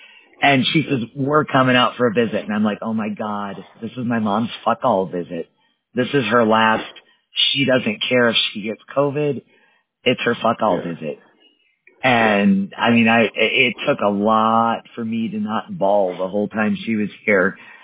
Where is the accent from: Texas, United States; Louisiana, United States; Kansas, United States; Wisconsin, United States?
Wisconsin, United States; I grew up in Wisconsin, which is where my mom lives and dad.